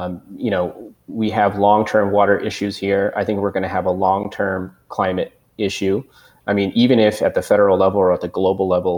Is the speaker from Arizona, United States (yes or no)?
yes; Arizona, United States; And, you know, I grew up in Arizona. This is hotter than it's ever been in my entire life.